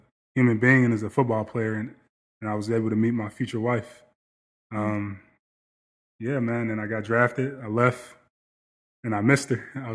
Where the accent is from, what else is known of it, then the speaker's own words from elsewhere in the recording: Chicago, Illinois, United States; So I grew up, born and raised in Chicago, the youngest of three, two older siblings.